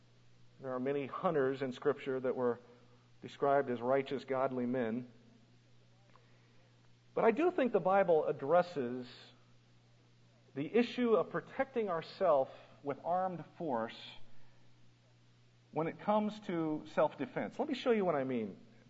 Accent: Colorado, United States; Keep in mind, I grew up in Colorado, and that means that I had shotguns and rifles around our house as much as footballs and bicycles.

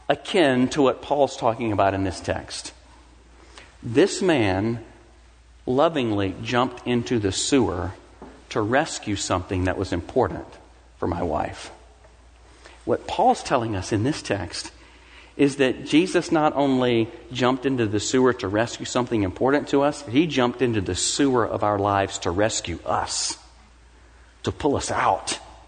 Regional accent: Mississippi, United States; I'm from Mississippi, and I still say this is spectacular fried chicken at Hodak's.

